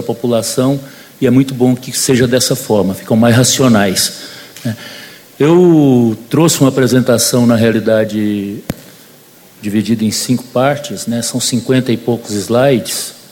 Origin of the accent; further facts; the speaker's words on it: Goiânia, Goiás, Brazil; Eu trouxe aí 3 fotos lá da minha cidade, de Goiânia.